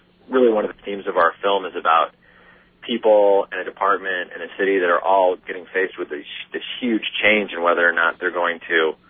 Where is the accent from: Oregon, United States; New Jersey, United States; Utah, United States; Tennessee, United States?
Oregon, United States; I'm actually from Oregon. I'd never even been to Detroit before our first day filming